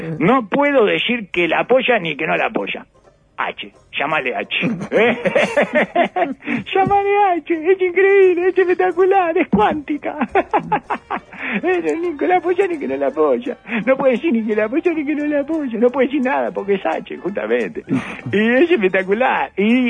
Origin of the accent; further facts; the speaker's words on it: Uruguay; yo soy más uruguayo que judío